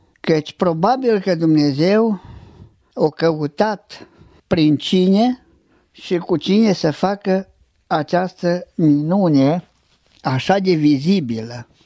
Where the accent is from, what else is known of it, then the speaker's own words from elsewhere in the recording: Agriș, Romania; sunt din Agriș.